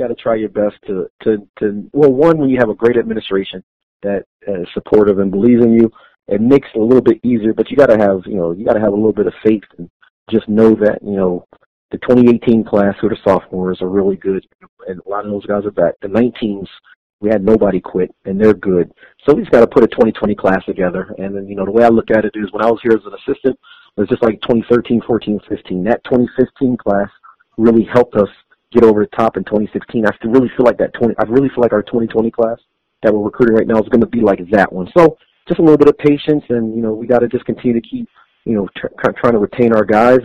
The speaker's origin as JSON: {"language": "English", "town": "Philadelphia", "region": "Pennsylvania", "country": "United States", "tie": "born or raised there", "said": "So just growing up in Philly and always watching the games"}